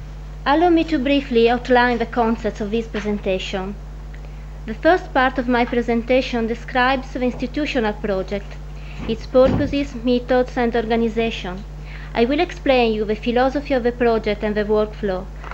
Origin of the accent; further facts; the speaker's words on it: Veneto, Italy; I came from Italy, near Venice